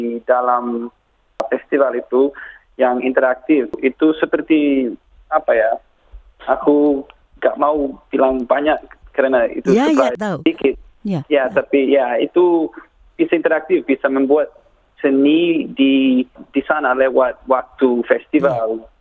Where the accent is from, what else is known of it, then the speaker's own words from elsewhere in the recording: Australia; born there; Indonesian is a second language; Karena aku tinggal di Australia, aku lahir di Australia.